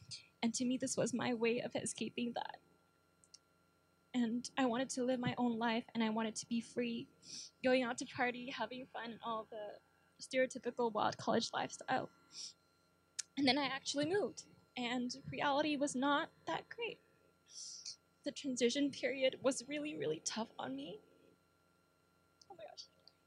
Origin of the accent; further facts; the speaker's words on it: Indonesia; I'm from Indonesia.